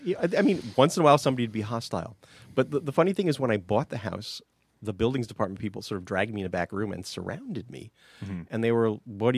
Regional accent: New York City, New York, United States; You know, I'm coming from New York City. You know, I'm one of those city slickers who's coming up here

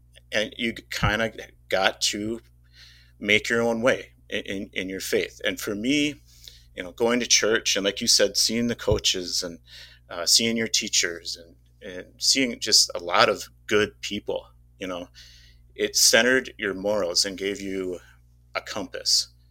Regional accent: Annandale, Minnesota, United States; I grew up on Sugar Lake. I love Sugar Lake out there in Annandale, out in the country a bit, as you know.

